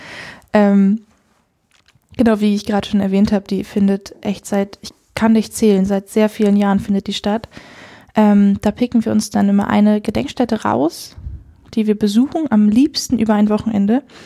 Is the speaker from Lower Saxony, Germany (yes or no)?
yes; Edewecht, Lower Saxony, Germany; Ich komme aus dem Ammerland, aus dem Kirchenkreis Ammerland und da aus der Gemeinde Edewecht